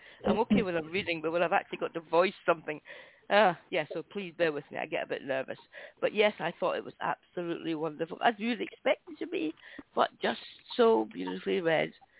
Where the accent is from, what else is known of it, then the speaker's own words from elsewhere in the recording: Scotland, United Kingdom; I can do that because I'm Scottish.